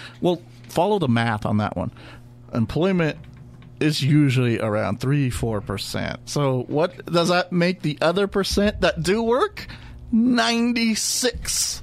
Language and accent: English; Iowa, United States; Of course, we come to a tournament in Nebraska, and of course they hammer us because we're from Iowa.